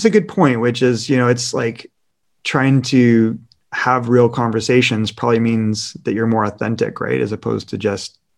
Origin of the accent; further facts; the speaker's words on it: Canada; I always joke with people because I grew up in Canada, and we have everyone's something in Canada.